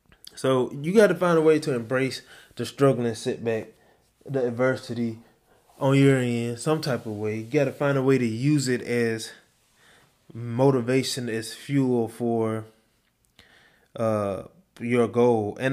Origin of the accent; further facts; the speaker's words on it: Mississippi, United States; just growing up in Mississippi, you know, you kind of see it.